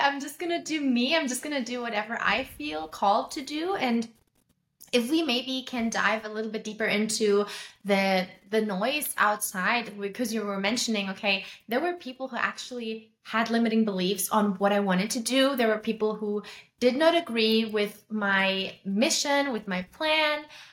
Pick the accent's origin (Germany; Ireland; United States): Germany; I know that I am German, and I know that a lot of people here in my home country in Germany